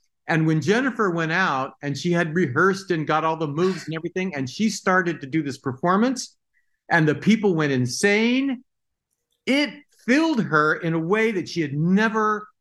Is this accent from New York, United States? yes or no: no; San Diego, California, United States; also born or lived in Tijuana, Mexico; My family, I was born in San Diego, but really I was raised in San Diego and Tijuana.